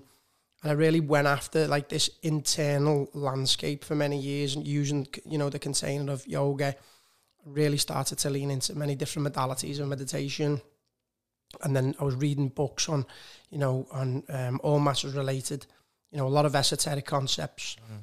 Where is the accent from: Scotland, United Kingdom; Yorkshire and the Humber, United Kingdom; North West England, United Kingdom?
North West England, United Kingdom; Liverpool; growing up in Liverpool and also, you know, being a tennis coach, I think I was very fortunate because I did what I loved.